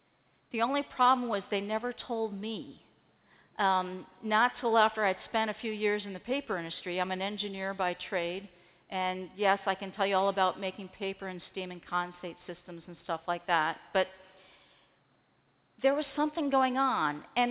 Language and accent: English; Long Island, New York, United States; also born or lived in Adirondacks; And as I said, I first started growing up in Long Island. And then we moved up to the Adirondacks. I'm kind of an all-around New Yorker at this point, up near Lake George, the other side of the Adirondacks there.